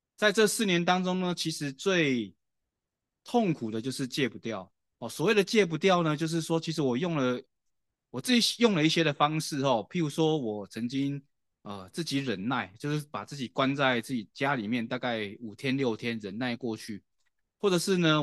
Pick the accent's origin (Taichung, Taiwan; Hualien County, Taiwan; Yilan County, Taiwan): Hualien County, Taiwan; Hualien; born there; 我是在台湾的花莲出生哦